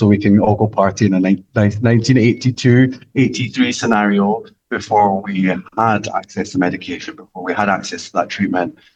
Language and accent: English; Edinburgh, Scotland, United Kingdom; And I took it to Edinburgh Fringe, my hometown, and it did wonderfully well.